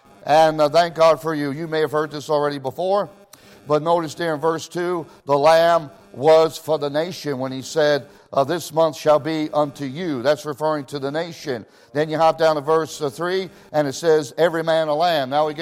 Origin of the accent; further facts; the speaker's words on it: Israel; when I was in Israel, I grew up in Israel, not all my young life, but partly